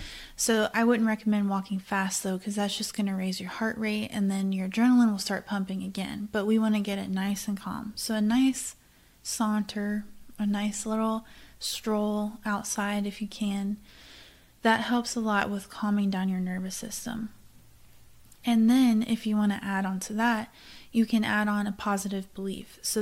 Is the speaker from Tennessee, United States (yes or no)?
yes; Tennessee, United States; like I'm from Tennessee, so tornadoes are more common up there.